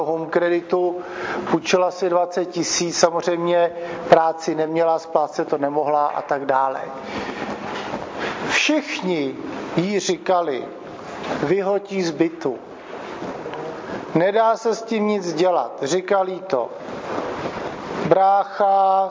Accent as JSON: {"language": "Czech", "region": "Prague", "country": "Czechia", "said": "No, jsem z Prahy, no."}